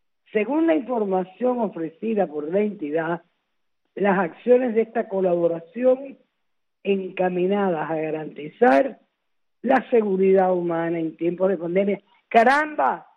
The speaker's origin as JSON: {"language": "Spanish", "country": "Cuba", "said": "como cubana"}